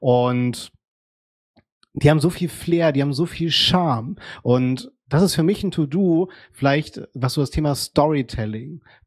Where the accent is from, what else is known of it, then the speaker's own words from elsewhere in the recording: Hamburg, Germany; in meiner Heimatstadt Hamburg